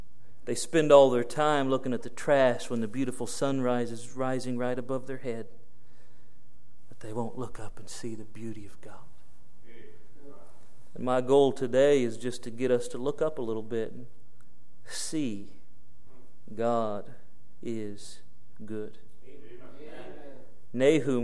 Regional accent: Jasonville, Indiana, United States; also born or lived in Bloomington, Indiana; I'm thankful that I was born in Bloomington, Indiana. I'm thankful that my family moved to Greene County, Indiana. I love having grown up in Jasonville, Indiana.

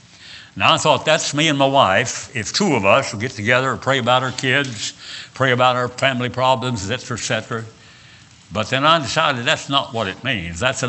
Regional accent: West Virginia, United States; I said, "I'm from West Virginia."

